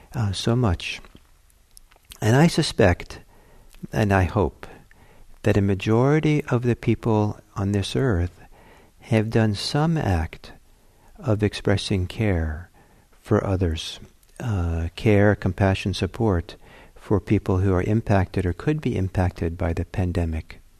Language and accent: English; Norway; And I grew up in, I'm from Norway, and there they had many, many different dialects of Norwegian.